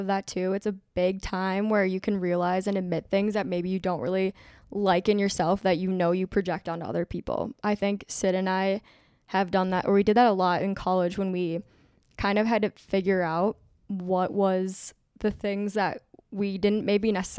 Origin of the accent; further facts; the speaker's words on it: Minnesota, United States; So I felt far away from, obviously, family. I'm from Minnesota.